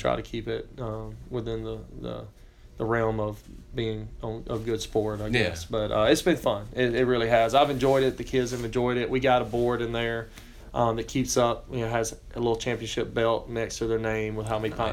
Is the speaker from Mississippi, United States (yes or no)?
yes; Mississippi, United States; For those that don't know, you know, I grew up in Mississippi, grew up 2 hours south of here, and it was an opportunity to get back closer to home, closer to family